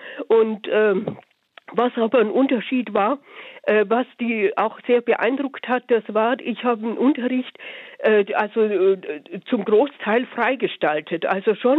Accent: West Germany, Germany; also ich komme aus dem Westen

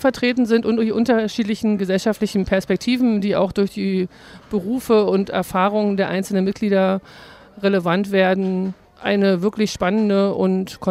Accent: East Germany, Germany; Also ich als Ostdeutsche spüre das jedenfalls, mal in der Mehrheit zu sein

